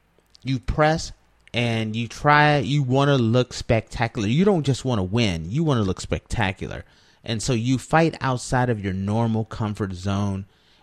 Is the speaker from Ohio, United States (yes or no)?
yes; Ohio, United States; Ohio. I grew up in Ohio, and it is a big deal.